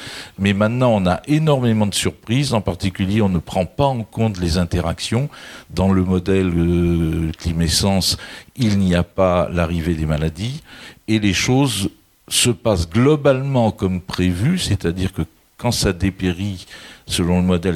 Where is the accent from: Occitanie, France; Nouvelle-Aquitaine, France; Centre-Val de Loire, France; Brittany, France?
Nouvelle-Aquitaine, France; je faisais étape en rentrant d'Italie pour rentrer chez moi au Pays Basque